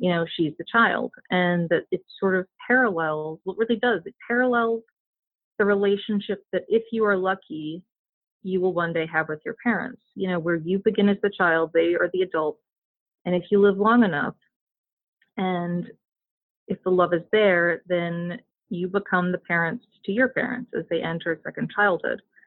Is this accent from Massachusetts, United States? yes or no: no; Richmond, Virginia, United States; born there; Like, you know, I was born in Richmond, Virginia. And the surrounding counties are all big hunting areas.